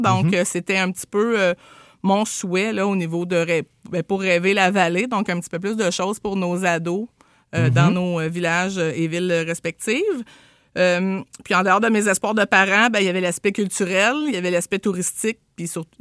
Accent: Quebec, Canada; je suis pas originaire d'ici. Je viens de la Mauricie. Et puis, c'est ça. J'étais venue pour une année travailler à l'école, mais ça fait 20 ans.

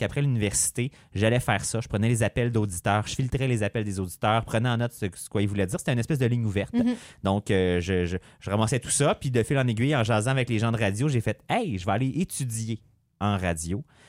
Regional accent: Saint-Jean-sur-Richelieu, Quebec, Canada; moi, je viens de Saint-Jean-sur-Richelieu, donc Rive-Sud de Montréal.

